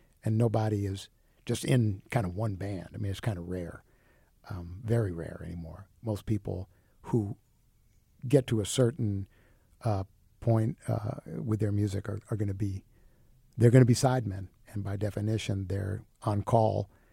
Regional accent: New York, United States; moved away as an adult; now in Greencastle, United States; I moved here from New York to live in Indiana years ago to move to Bloomington when I was a college student.

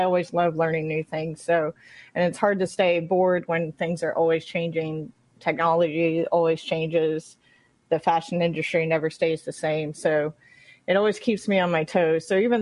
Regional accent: Dallas, Texas, United States; now in Indiana, United States

